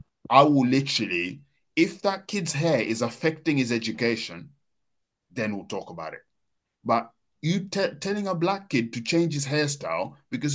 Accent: Kenya; now in United Kingdom; Probably more homelessness here than I saw when I was growing up in Kenya.

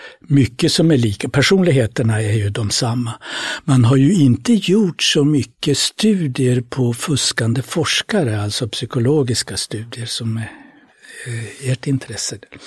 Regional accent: Norrland, Sweden; accent: Norrland; jag med min norrländska, min bakgrund i Norrlands inland

